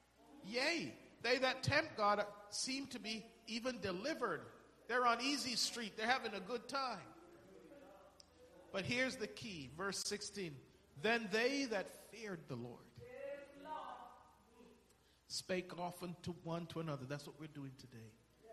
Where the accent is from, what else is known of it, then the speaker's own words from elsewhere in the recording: England, United Kingdom; because I grew up in England.